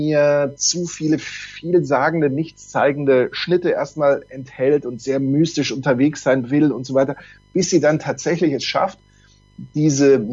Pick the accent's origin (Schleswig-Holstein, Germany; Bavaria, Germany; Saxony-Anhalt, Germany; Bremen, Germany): Bavaria, Germany; Mit Hatten D, wenn man so sagen kann, als Franke.